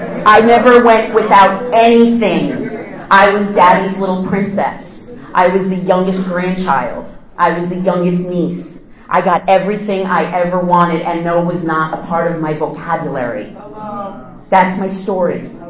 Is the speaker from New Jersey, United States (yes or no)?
yes; New Jersey, United States; live 8 minutes away from the George Washington Bridge, so I'm at like the tip north of New Jersey. I grew up in Bergen County.